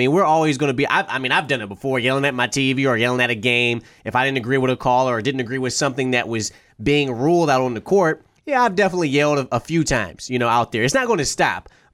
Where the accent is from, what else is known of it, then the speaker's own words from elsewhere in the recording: Detroit, Michigan, United States; growing up in Detroit and going to a few, you know, going to many basketball games, especially high school basketball games